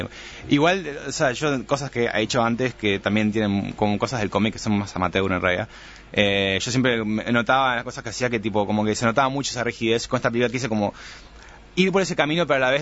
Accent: Uruguay; also born or lived in Sweden; Nací en Suecia, sí.

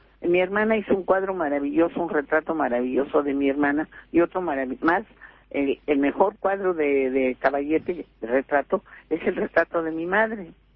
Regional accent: Mexico; mestizo, como somos todos los mexicanos

